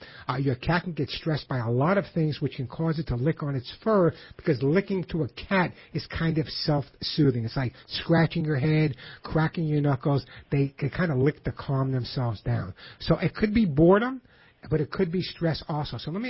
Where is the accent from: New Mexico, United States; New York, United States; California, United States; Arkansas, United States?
New York, United States; I grew up on Long Island.